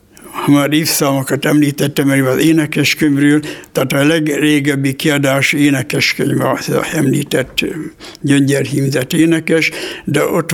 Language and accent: Hungarian; Sajóivánka, Borsod-Abaúj-Zemplén, Hungary; born there; Első kiállításom volt annak idején Sajó Ivánka szülőfalumban, községháza dísztermébe.